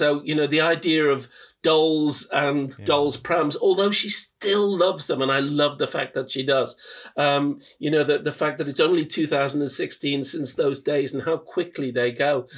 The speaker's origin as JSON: {"language": "English", "town": "Liverpool", "region": "North West England", "country": "United Kingdom", "said": "That's too posh. I'm from Liverpool, working class Liverpool."}